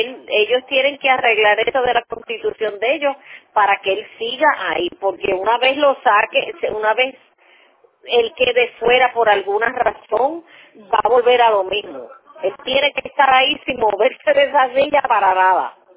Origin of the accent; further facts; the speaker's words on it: Puerto Rico; now in United States; nosotras como puertorriqueños en Estados Unidos nos tratan igual como si fuéramos inmigrantes